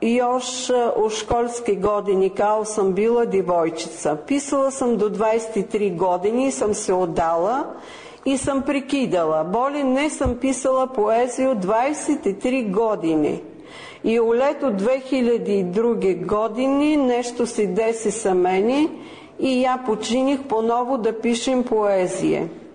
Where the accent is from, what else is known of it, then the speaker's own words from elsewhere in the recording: Plovdiv, Plovdiv Province, Bulgaria; Serbian is a second language; dolazim iz Plovdiva, Bugarska.